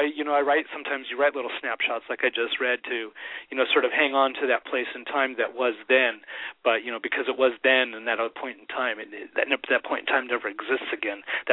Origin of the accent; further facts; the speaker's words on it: California, United States; moved away as an adult; It's a snapshot from my younger life, from when I was growing up in Humboldt County.